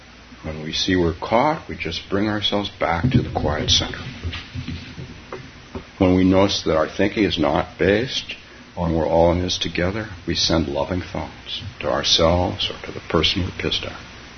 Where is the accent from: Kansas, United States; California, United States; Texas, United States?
California, United States; So I was a kid growing up in California. My mother taught us to plant our avocado seeds in the house